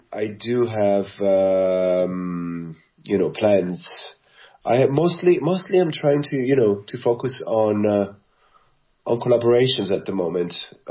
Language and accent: English; Verona, Veneto, Italy; moved away as an adult; now in Berlin, Germany; It's in my hometown. Yeah, that's where I grew up. That's where I spent the first 30 years of my life. Before moving to Berlin.